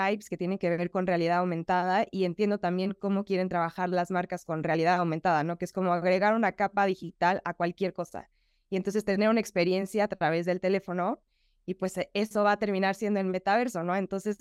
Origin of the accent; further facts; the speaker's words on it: Mexico; yo soy mexicana, vivo en la Ciudad de México, tengo 31 años y estudié diseño gráfico y publicidad en Buenos Aires en el 2010